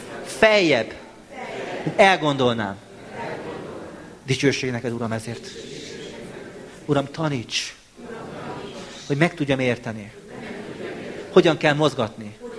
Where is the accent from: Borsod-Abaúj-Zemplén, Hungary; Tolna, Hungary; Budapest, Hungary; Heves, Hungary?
Budapest, Hungary; Itt nevelkedtem az egyháza Budapesten.